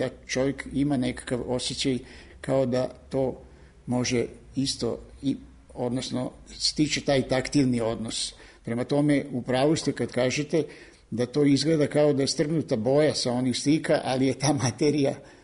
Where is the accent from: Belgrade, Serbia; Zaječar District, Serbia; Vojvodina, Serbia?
Vojvodina, Serbia; U ostalom, ja potičem iz Ravnice, iz Banata.